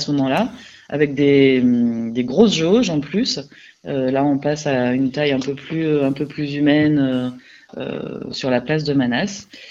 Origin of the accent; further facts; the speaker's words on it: Lille, Hauts-de-France, France; à Lille, en fait, on vient particulièrement de Lille